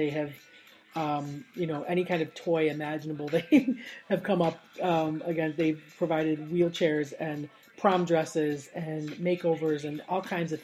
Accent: Florida, United States; my friend that I grew up with in Florida. She was from Philadelphia, and her family moved to Florida about 2 years or so before I did. And it was in the early 80s.

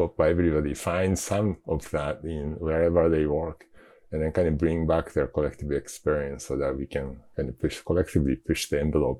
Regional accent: Tokyo, Japan; moved away as an adult; now in United States; Yeah. So, I grew up in Tokyo. And then when I think I was maybe 20 something, I got this unexpected invitation from Sun Microsystems to come over to the Bay Area and work for them.

